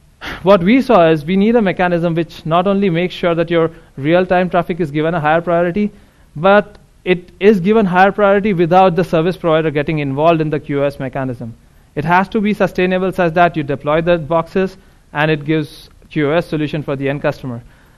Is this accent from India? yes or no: yes; India; I come from India, where mobile penetration is really high.